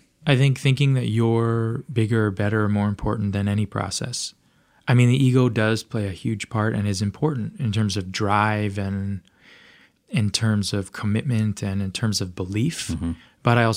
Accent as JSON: {"language": "English", "town": "Los Angeles", "region": "California", "country": "United States", "tie": "born or raised there", "said": "Well, I grew up in Los Angeles, right."}